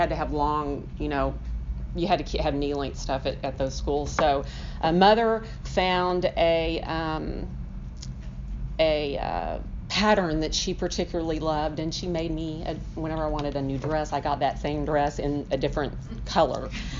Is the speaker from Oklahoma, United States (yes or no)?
yes; Tulsa, Oklahoma, United States; born there; I was born in Tulsa in 1961.